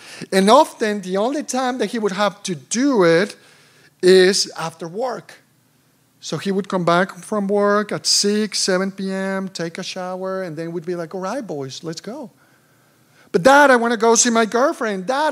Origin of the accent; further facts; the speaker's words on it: Mexico City, Mexico; English is a second language; I remember growing up in Mexico City, we didn't have the resources that the American church has.